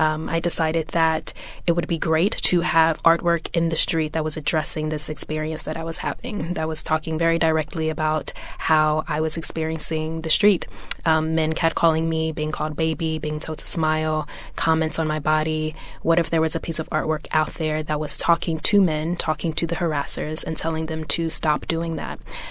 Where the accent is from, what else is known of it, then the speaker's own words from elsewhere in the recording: Oklahoma City, Oklahoma, United States; I lived in Oklahoma City. I grew up in Oklahoma.